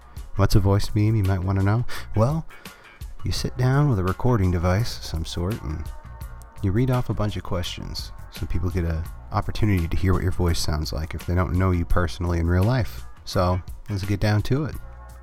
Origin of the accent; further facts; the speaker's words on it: Maine, United States; now in Kentucky, United States; Well, I come from Maine. I hail from the frozen north.